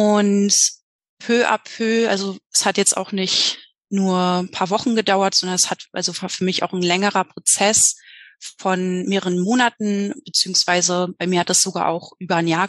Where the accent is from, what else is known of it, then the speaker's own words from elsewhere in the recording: Berlin, Germany; ich bin 32 Jahre alt. Ich komme aus Berlin, bin jedoch gerade in Mexiko.